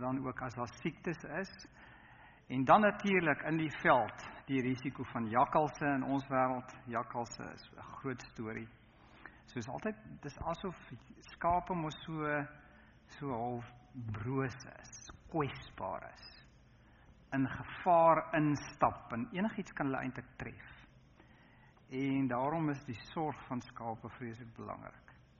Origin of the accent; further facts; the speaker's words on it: Tosca, North West, South Africa; het 'n pragtige plaas daar naby die plek waar ek groot geword het op Tosca.